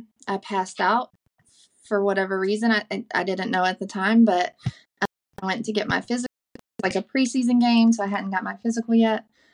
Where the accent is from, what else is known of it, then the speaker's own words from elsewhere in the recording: Kentucky, United States; I was born and raised in Eastern Kentucky.